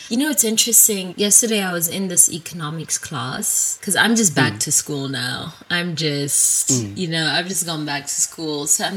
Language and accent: English; South Africa; You know, I'm South African. We're sluts for our families. This is a family-centric culture.